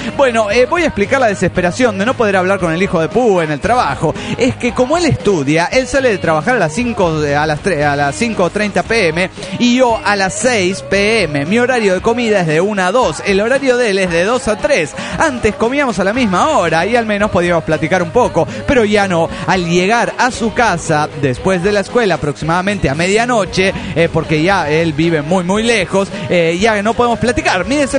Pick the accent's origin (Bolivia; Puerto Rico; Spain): Bolivia; now in Venezuela; soy un estudiante boliviano que estudia en la Universidad Marítima del Caribe.